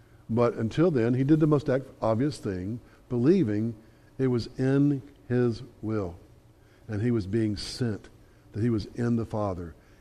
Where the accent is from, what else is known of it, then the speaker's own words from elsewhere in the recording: Selma, Alabama, United States; I'm from Selma. You know what I'm saying? We don't have four-lane roads.